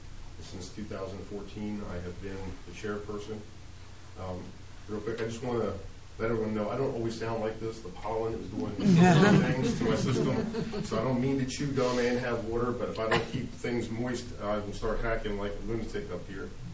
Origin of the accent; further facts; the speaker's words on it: Ridgely, Maryland, United States; I grew up in a town not the size of Fellowsburg. I grew up in Ridgely, but it's a lot like Fellowsburg. There's not a lot for young people to do.